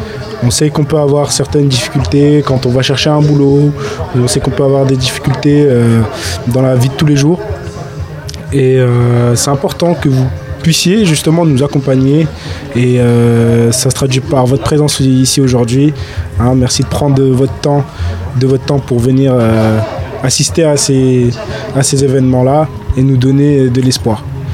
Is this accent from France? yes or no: yes; Alençon, Normandy, France; born there; je suis né à Alençon, je vous ai toujours connu maire